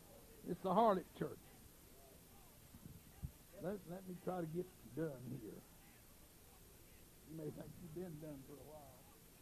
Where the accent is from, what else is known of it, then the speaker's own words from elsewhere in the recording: Oklahoma, United States; I said, "I'm from Oklahoma. We don't pull no punches. Hit me."